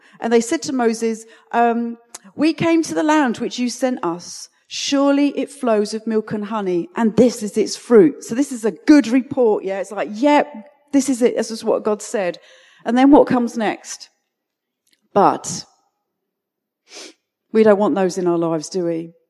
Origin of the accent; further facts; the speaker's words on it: United Kingdom; You know, we conquered the British. We were like, yeah, we're British, but you know, just ignore us.